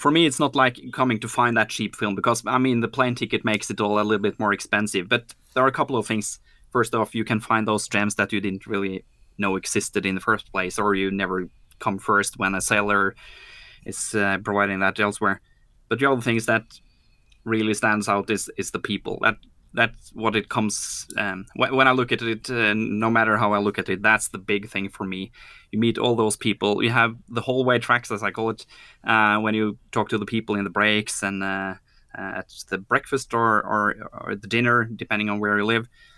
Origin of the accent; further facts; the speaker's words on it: Norway; Me and myself, I'm coming from Norway, and we have a little group of Norwegians coming every year.